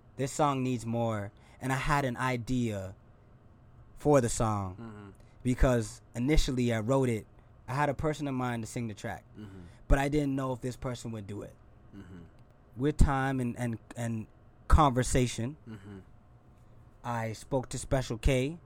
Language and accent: English; Brampton, Ontario, Canada; I'm trying to let people know that I'm from Brampton